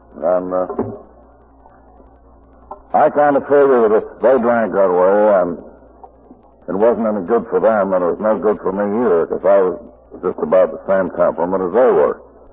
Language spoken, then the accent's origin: English; Albany, New York, United States; I come from Albany, New York, is my native town. Went to a private school there.